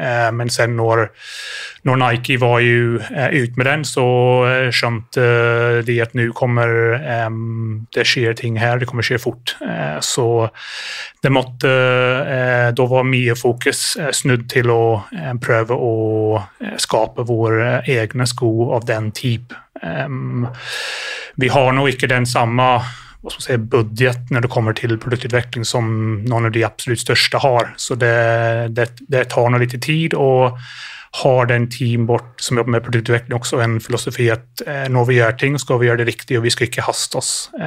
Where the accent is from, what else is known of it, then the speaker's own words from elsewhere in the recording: Ireland; Swedish is a second language; moved away as an adult; now in Sweden; det är en god svorsk dialekt, men jag är inte svensk. Jag är upprinnelig från Irland. Så när jag var 18 så kom jag till Sverige och var satsande orienteringslöpare.